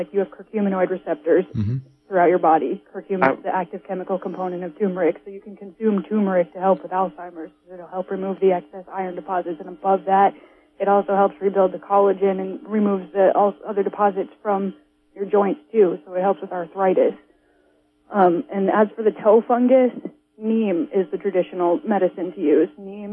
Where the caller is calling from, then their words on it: Whale Gulch, California, United States; Hi, I'm calling from Whale Gulch, far west